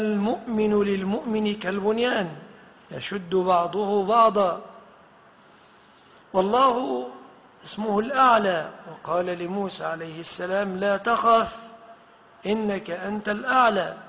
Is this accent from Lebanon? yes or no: no; Egypt